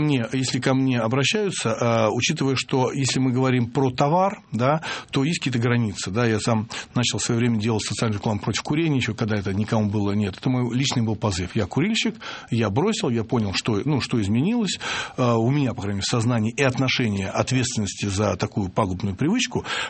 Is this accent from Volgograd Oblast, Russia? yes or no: no; Moscow, Russia; Я коренной москвич, я вижу, как меняется город